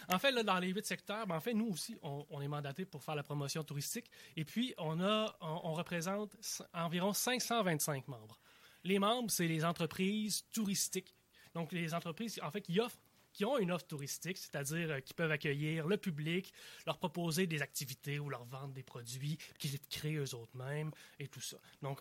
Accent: Trois-Rivières, Quebec, Canada; now in Montmagny, Canada; ça passe par Montmagny, d'où je viens, bien, d'où j'habite, en fait. Là, je viens pas de là, je viens de Trois-Rivières, je vous le dis tout de suite.

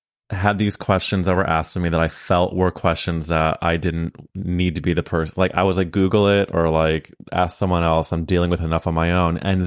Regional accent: St. Louis, Missouri, United States; It's weird because we grew up in St. Louis at different times

